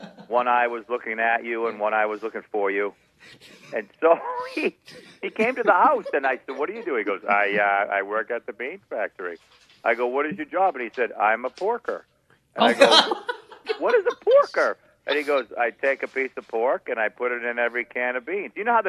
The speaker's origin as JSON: {"language": "English", "region": "Maine", "country": "United States", "said": "We're from Maine. We spent $6,000 so we could sit on the beach over there."}